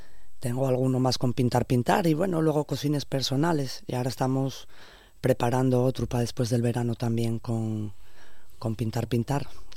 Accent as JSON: {"language": "Spanish", "region": "Asturias", "country": "Spain", "said": "Yo soy de Asturias"}